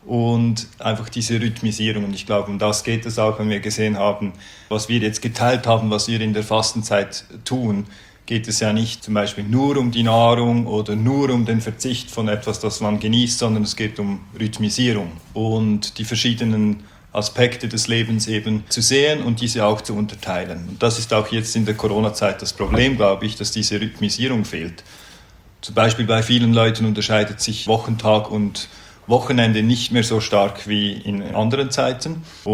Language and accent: German; Lucerne, Switzerland; Ja, also als Luzerner habe ich den Aschermittwoch in schlechter Erinnerung